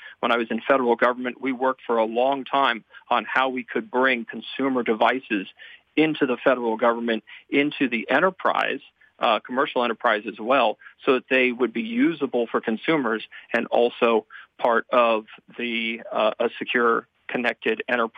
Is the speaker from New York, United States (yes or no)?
no; Ohio, United States; I live in Texas. I grew up in Ohio